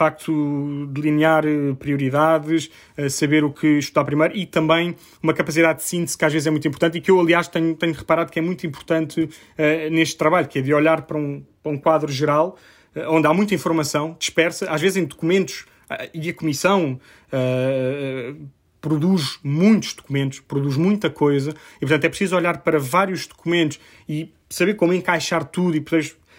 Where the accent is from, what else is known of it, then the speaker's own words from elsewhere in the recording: Portugal; moved away as an adult; also born or lived in Hungary / Germany; now in Brussels, Belgium; Eu tenho 27 anos, estou em Bruxelas há um ano e meio. Não é a primeira vez que saí de Portugal, digamos assim, fiz dois Erasmus antes disso, estive na Hungria, estive na Alemanha.